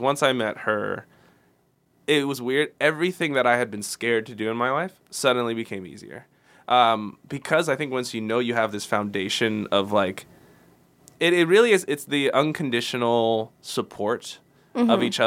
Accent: Houston, Texas, United States; But within 3 days I was only a couple hours from my hometown in Houston.

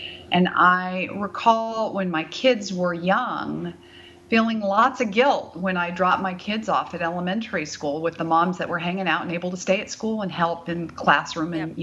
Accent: California, United States; No, I am from the Bay Area.

